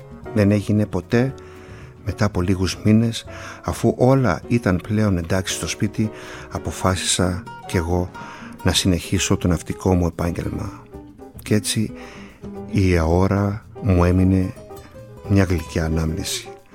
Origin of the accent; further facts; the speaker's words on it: Livadeia, Central Greece, Greece; κάτι συνέβη στους δικούς μου, στην πατρίδα μου, τη Λιβαδιά.